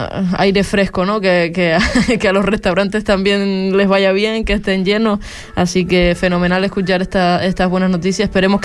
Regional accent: Lajares, Canary Islands, Spain; una pizzería que está en mi pueblo, en Lajares

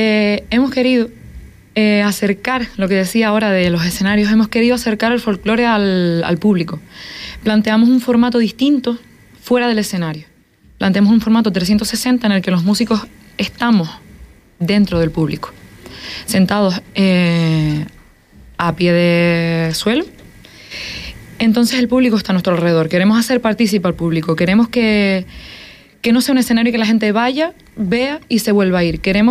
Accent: Canary Islands, Spain; Concretamente somos 8, de los cuales 5 somos canarios

